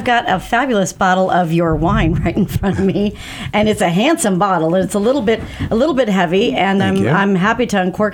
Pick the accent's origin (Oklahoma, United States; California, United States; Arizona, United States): California, United States; San Francisco; I understand that because growing up in San Francisco, my father was very much into wine and entertained all the time.